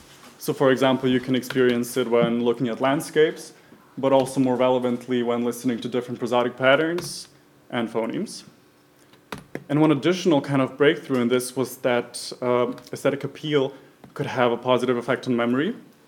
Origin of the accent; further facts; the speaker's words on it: Croatia; now in Vienna, Austria; I'm from Croatia, but I study in Vienna